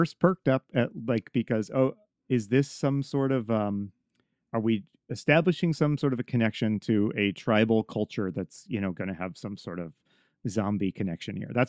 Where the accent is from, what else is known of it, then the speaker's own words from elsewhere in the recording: United States; I'm an American. I've never heard of it.